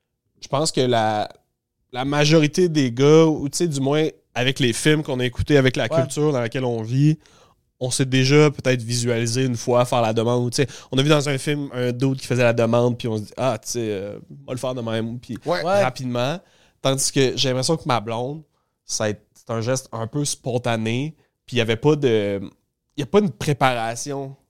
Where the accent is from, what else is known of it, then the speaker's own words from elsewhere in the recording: Quebec, Canada; chez nous au Québec.